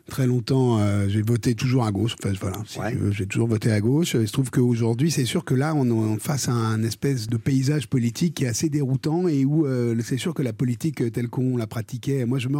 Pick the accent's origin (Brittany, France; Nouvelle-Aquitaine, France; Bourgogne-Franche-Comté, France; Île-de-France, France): Île-de-France, France; Neuilly; born there; Je suis né à Neuilly, mais j'ai jamais vécu, attention.